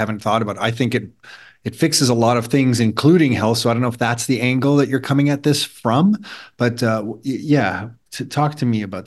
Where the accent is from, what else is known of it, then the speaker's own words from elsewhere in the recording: Mississauga, Ontario, Canada; growing up in Mississauga on the west side of Toronto